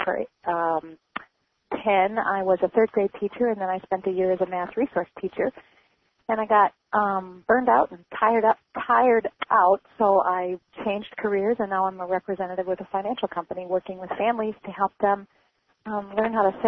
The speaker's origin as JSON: {"language": "English", "region": "Iowa", "country": "United States", "tie": "born or raised there", "moved": "yes", "lives_now": "Minnesota, United States", "said": "I grew up in Iowa, and I moved to Minnesota in 1976, and I love it here."}